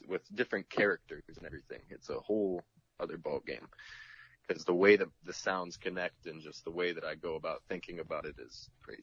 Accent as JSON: {"language": "English", "town": "Greensburg", "region": "Pennsylvania", "country": "United States", "tie": "born or raised there", "said": "When I was growing up, I mean, I grew up in Greensburg, Pennsylvania."}